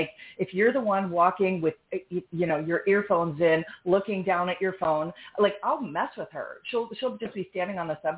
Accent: New York City, New York, United States; now in Austin, United States; I'm from New York. Born, you know, in the city. I lived there again in my 20s. Now I live in Austin

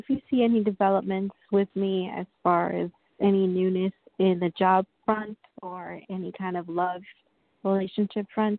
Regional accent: New York, United States; Long Island, New York.

